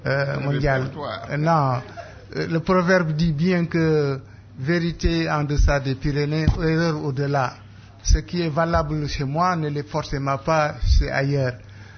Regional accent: Senegal; Peut-être que dans mon pays, je viens du Sénégal, c'est moins bien accepté

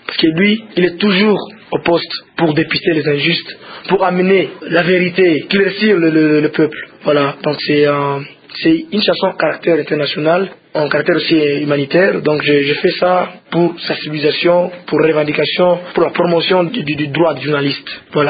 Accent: Goma, North Kivu, DR Congo; born there; Je suis artiste congolais, de nationalité congolaise, voilà. J'ai tiré mes origines à Goma. Je suis né à Goma, je suis d'une tribu Nandé.

